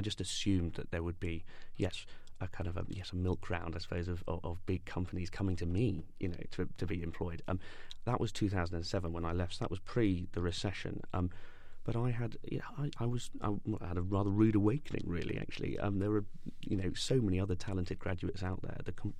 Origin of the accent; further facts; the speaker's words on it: Weymouth, South West England, United Kingdom; No, I'm not from London. I grew up in a place called Weymouth in Dorset, on the English Riviera, as I like to call it. It's a lovely part of the world, and I was very lucky to grow up in an area like that.